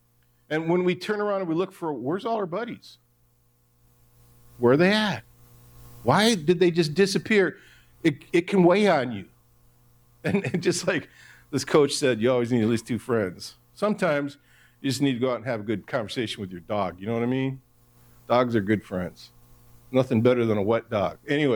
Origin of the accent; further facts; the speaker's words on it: Michigan, United States; I'm from Michigan, And whenever Michigan went to the Rose Bowl, they always played one of the Pac-10 teams.